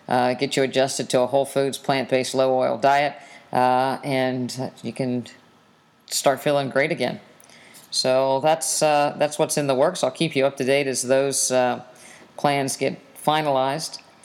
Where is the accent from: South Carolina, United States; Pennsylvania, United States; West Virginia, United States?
West Virginia, United States; I growing up in West Virginia, I did not know a vegan until I came to Florida.